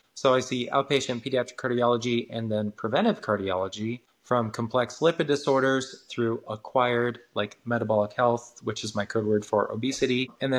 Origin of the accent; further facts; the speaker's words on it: Washington, United States; So I grew up in Washington State.